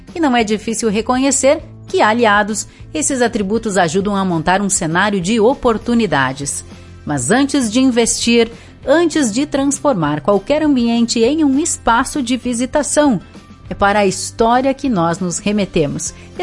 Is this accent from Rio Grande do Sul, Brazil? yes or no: yes; Vila Maria, Rio Grande do Sul, Brazil; Pensem que eu nasci e me criei em Vila Maria